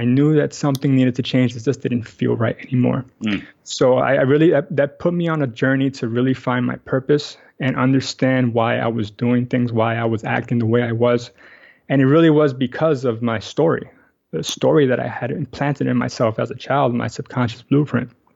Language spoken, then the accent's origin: English; New York City, New York, United States; now in Astoria, Queens, United States; I live in Astoria, Queens. Oh, yeah. Yeah, so I actually grew up in Washington Heights my whole life, but I moved here about 3 years ago with my wife.